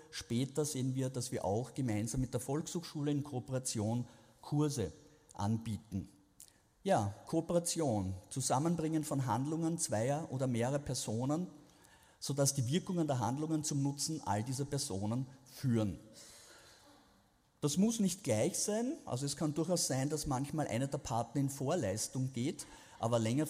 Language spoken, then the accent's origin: German; Vienna, Austria; Und auch wenn das manche Politiker meiner Heimatstadt nicht so sehen, Wien ist Einwanderungsstadt